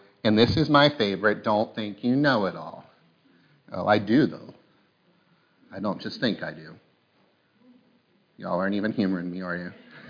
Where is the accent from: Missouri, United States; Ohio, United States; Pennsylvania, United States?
Pennsylvania, United States; We're both from Western Pennsylvania.